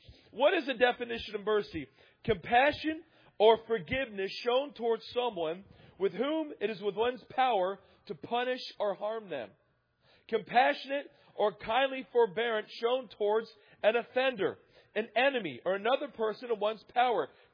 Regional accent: Coshocton, Ohio, United States; I love my hometown of Coshocton. I spent my good years there. But it's not the same place that I grew up in.

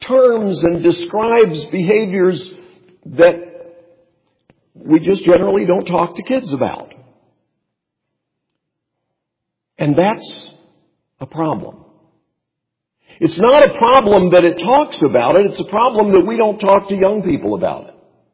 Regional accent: North Carolina, United States; When I was growing up in Western Carolina, you, in order to get from the east side of the Swannanoa Valley into Asheville, the city, you had to go through a tunnel.

